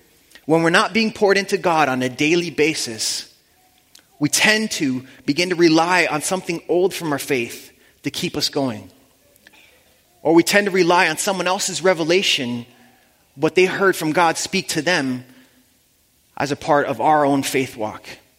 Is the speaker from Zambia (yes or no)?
no; Costa Rica; also born or lived in Australia / India; now in Canada; I grew up in Costa Rica, then I lived in Australia for 6 years, very chill, laid-back culture, and then we lived in India for a year and a half before Canada